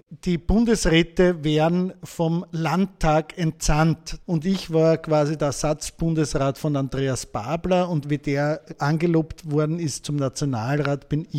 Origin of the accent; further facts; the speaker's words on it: Lower Austria, Austria; Ich komme aus Niederösterreich.